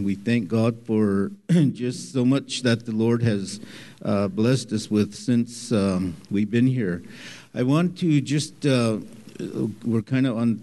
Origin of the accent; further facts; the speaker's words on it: Browning, Montana, United States; also born or lived in Washington; I'm from Browning. I'm born and raised partly on the Blackfeet Reservation there in Browning, Montana, and moved to the state of Washington as a young man and back and forth